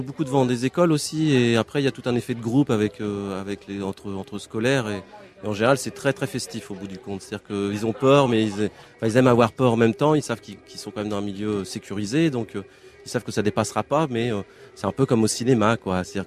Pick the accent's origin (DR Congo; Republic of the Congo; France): France; Paris, Île-de-France; Je viens de Paris, oui.